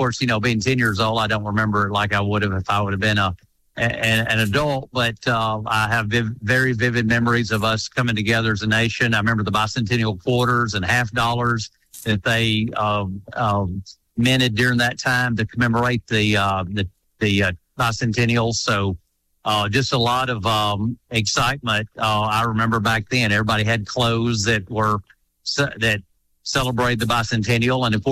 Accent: Haleyville, Alabama, United States; or you're in, you know, Mobile, Birmingham, up in Haleville, my hometown, wherever you are, it's celebrating America.

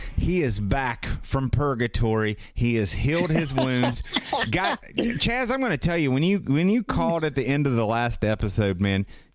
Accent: West Virginia, United States; they actually give you a graduation cap at third grade in West Virginia, where I'm from.

